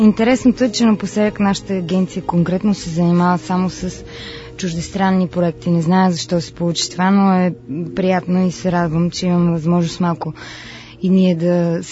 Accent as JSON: {"language": "Bulgarian", "town": "Sofia", "region": "Sofia City", "country": "Bulgaria", "tie": "born or raised there", "said": "имам по-голям брат, с който като всички деца от София сме делели една детска стая."}